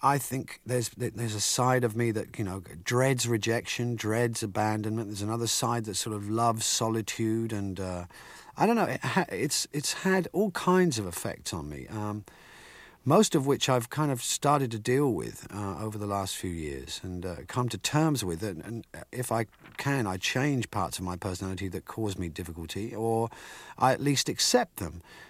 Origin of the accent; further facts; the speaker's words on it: England, United Kingdom; Oh, I've always been a Christian. I mean, I was raised in England, in what we call Church of England, C of E, and that's really just basic. I think it's like Protestant, really.